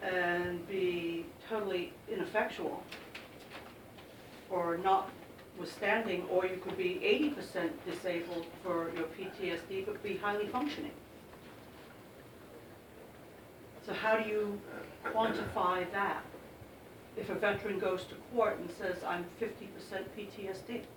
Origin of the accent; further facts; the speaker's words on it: England, United Kingdom; I grew up in England, so all my family was exposed to, the older generation was exposed to the war.